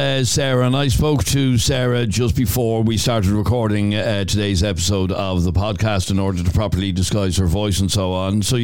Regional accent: Ireland; I'm from Talla, and it pains me to say that Talla is no longer safe at all. Ireland is no longer safe at all.

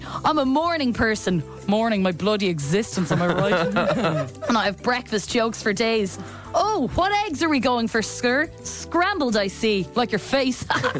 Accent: Scotland, United Kingdom; actually all Scottish here. I'm in Glasgow.

